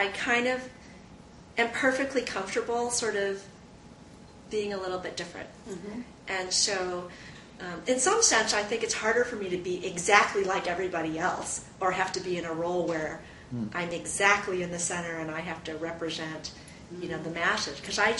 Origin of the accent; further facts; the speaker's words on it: Omaha, Nebraska, United States; also born or lived in Tokyo, Japan; I was born in Tokyo, and then somehow I basically grew up in Omaha, Nebraska.